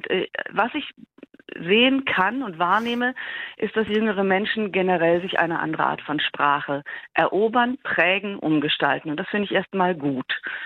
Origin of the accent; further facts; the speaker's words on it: Dessau, Saxony-Anhalt, Germany; Ich komme aus Dessau. In Dessau ist in Sachsen-Anhalt.